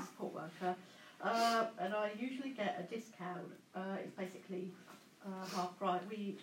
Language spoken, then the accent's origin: English; South East England, United Kingdom; I'm not from London, I'm from East Sussex.